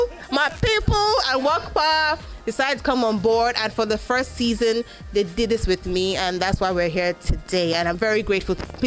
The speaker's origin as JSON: {"language": "English", "country": "Nigeria", "first_language": "Igbo", "second_language": "English", "said": "so Nene Owa means see the world, as we told in Igbo language. That's my native language, right?"}